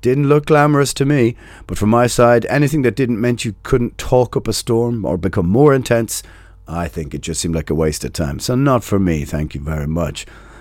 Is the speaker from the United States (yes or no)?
no; Dublin, Leinster, Ireland; especially growing up in Dublin. You saw that in the 80s everywhere.